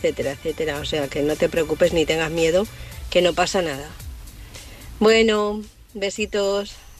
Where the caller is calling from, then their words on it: Valencia, Valencian Community, Spain; Hola, David. … de Valencia.